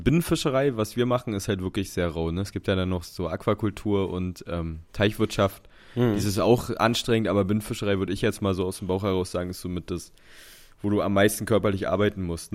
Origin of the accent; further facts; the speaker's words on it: Berlin, Germany; ich muss jetzt auch aus Berlin rausziehen, weil ich komme ja aus Berlin und dann bin ich halt so ein Müritzfischern hoch und habe da meine Berufsausbildung gemacht.